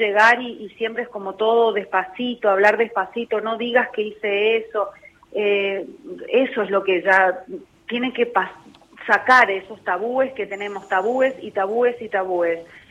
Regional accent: Misiones, Argentina; yo vine de Misiones y soy tímida

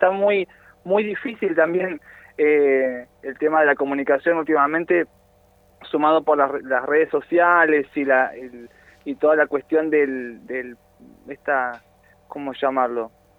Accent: Trelew, Chubut, Argentina; also born or lived in Lanús; en Buenos Aires. Viví muy poquito tiempo, tengo muy poquitos recuerdos de Buenos Aires, pero sí, nací allá y después a los años nos vinimos para el sur, en Trelew, donde más viví.

